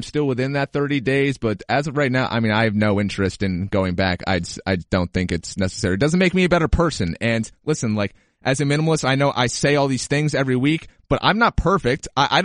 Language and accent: English; New York, United States; also born or lived in Seattle; I was born in Seattle. Should I be out there? But I grew up in upstate New York. Should I be there where my family is?